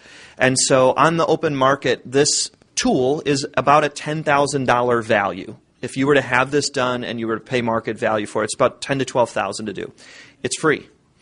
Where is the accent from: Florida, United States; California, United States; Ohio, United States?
Ohio, United States; Cleveland; also born or lived in Toledo; now in Buffalo, United States; I'm from Cleveland. I live in Buffalo. I went to school in Toledo, and I married a girl from Detroit.